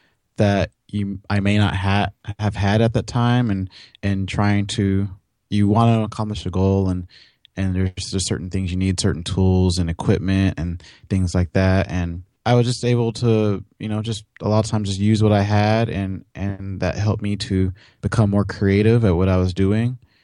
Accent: Los Angeles, California, United States; also born or lived in Michigan; And at a young age, I grew up in near Hollywood in L.A.

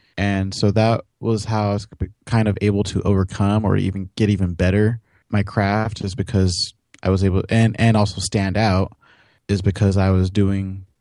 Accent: Los Angeles, California, United States; also born or lived in Michigan; And at a young age, I grew up in near Hollywood in L.A.

